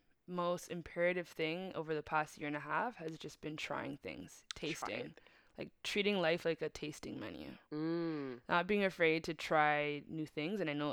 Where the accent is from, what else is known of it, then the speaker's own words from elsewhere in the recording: Mississauga, Ontario, Canada; I am from Mississauga, so while I work in Toronto, I am a Peel region chick